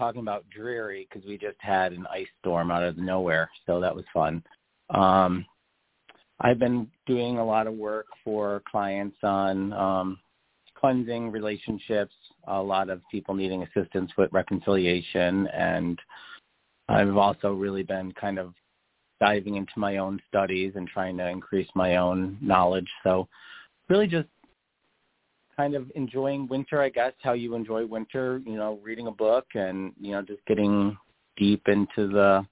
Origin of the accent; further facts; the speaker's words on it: Staten Island, New York, United States; I grew up in Staten Island, which is out of the five boroughs of New York City, is known as being, you know, the one of the Italian boroughs.